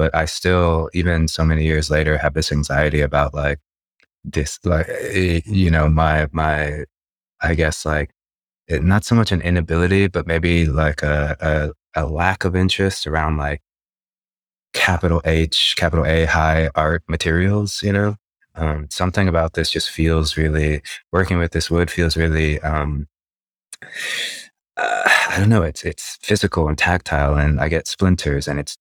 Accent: Los Angeles, California, United States; And I think the crazy part about being born and raised in Los Angeles is the image of LA gets exported globally

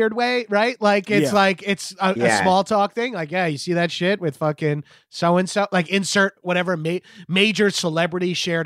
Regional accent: Atlanta, Georgia, United States; It's He's like, from Houston. I'm from Atlanta, so I hate him.

